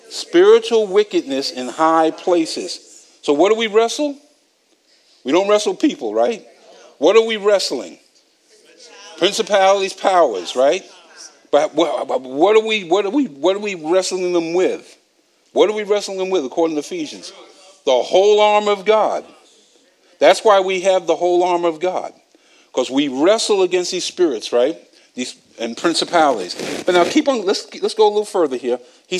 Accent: Bronx, New York, United States; because I'm from the Bronx, right?

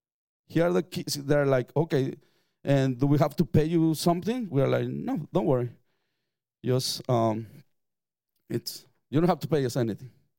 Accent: Mexico; it was the first time for me living that I was going to live in Mexico City. Even though I'm from Mexico, I never lived in Mexico City before.

